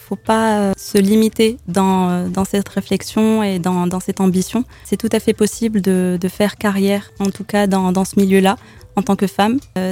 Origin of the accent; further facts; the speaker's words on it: Casablanca, Casablanca-Settat, Morocco; born there; moved away as an adult; Alors oui, je suis née à Casablanca au Maroc.